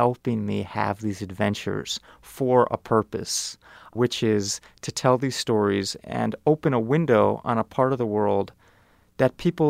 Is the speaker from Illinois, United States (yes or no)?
yes; Evanston, Illinois, United States; I grew up in Evanston, Illinois, in an upper middle class suburb, went to Cornell University.